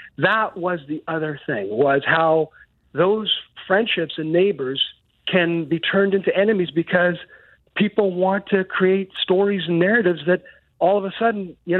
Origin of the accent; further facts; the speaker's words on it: Edmonton, Alberta, Canada; When I grew up in Edmonton, I never felt the other. I never felt anything other than a full Albertan, Edmontonian, proud, and never thought about it.